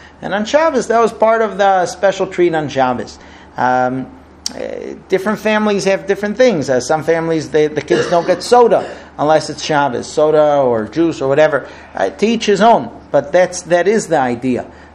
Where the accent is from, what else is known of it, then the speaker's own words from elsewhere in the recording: United States; because we're American Ashkenazi.